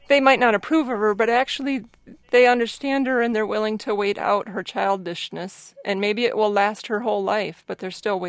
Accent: Michigan, United States; now in Grand Marais, United States; I grew up downstate in Michigan and came to Grand Marais on a camping trip and more or less never left.

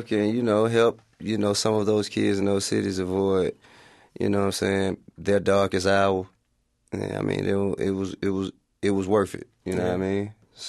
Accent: Atlanta, Georgia, United States; and forgive me, but I'm from Atlanta, so I just kind of feel obligated to make at least one strip club record.

